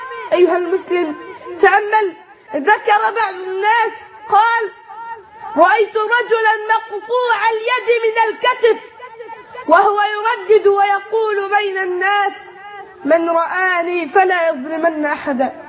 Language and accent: Arabic; Egypt; اللهم اجعل بلدنا مصر أمن الأمان رخاء سخاء